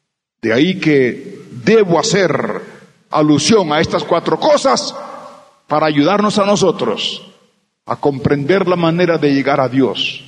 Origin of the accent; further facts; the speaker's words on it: Puerto Rico; born there; Y ya él también había salido y estaba en Puerto Rico, donde yo nací.